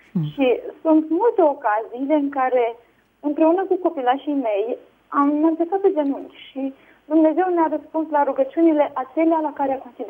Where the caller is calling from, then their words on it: Bucharest, Romania; din București.